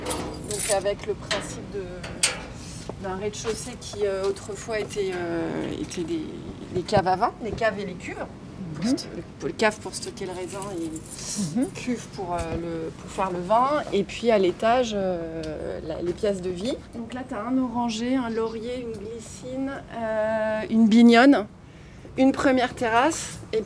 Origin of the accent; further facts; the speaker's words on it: Paris, Île-de-France, France; moved away as an adult; now in Montpellier, France; Moi, je suis arrivée il y a une dizaine d'années sur Montpellier. Je suis parisienne de naissance et j'ai vécu à Paris 35 ans, je crois, à peu près.